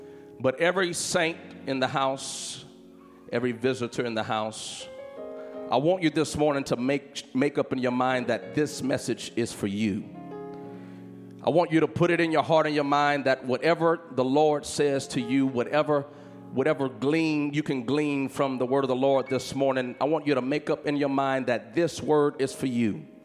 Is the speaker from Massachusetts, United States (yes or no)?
no; Louisiana, United States; I come from Louisiana, and we are glad to be here at New Life this morning.